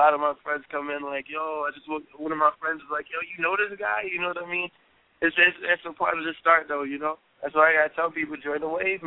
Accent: Bronx, New York, United States; So like I'm from the North Bronx, uptown. You know, I got a different culture coming from where I'm about to talk about.

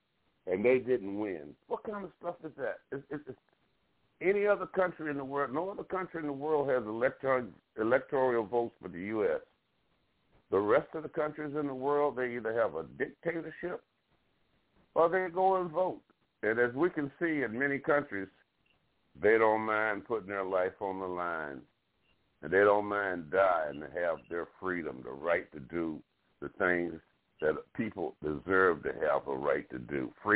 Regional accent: Alabama, United States; My home state where President Trump, when he was president, or that guy, he went on there 3 times to bring out the haters of the South, and they all converged on Mobile, Alabama

